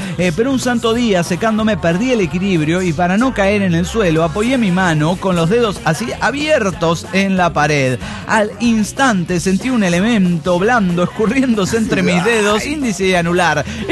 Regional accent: Veracruz, Mexico; Sí, en México, o por lo menos en Veracruz, de donde yo soy

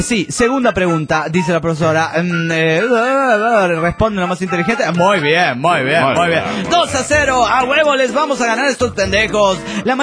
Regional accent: Tierra del Fuego, Argentina; de Tierra del Fuego, Argentina.

